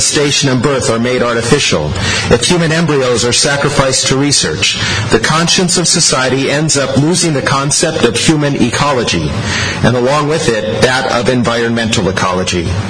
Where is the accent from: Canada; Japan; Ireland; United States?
United States; San Diego, California; I come from San Diego. I grew up in the city nestled between Los Angeles and Mexico, so these are realities that I have experienced firsthand.